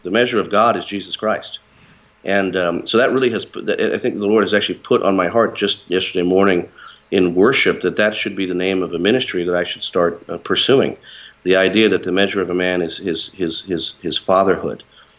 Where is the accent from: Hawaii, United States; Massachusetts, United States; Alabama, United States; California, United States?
Hawaii, United States; Maui; Whereas I grew up on Maui, Hawaii, a little bit more in the country.